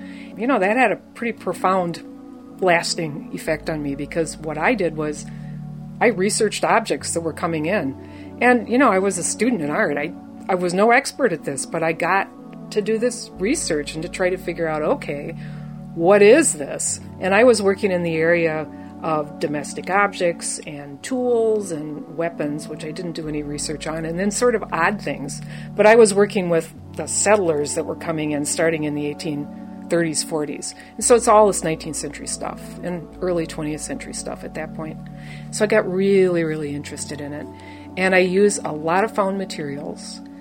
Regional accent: Wisconsin, United States; I grew up outside of Milwaukee in a rural area

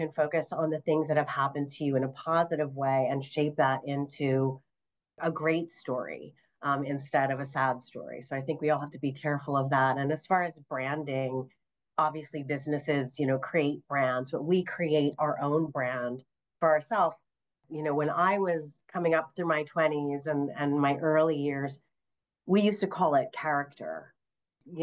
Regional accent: Coopersburg, Pennsylvania, United States; And I'm a lifelong resident of the Lehigh Valley. I grew up in Coopersburg. I raised my family here.

